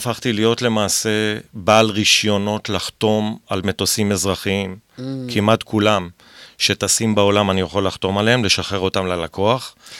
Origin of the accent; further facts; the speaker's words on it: Tel Aviv, Tel Aviv District, Israel; born there; נולדתי בקריית שלום, אז מעבר לכביש זה בית ספר הולץ, שעד היום אני בקשר עם הבית ספר הזה.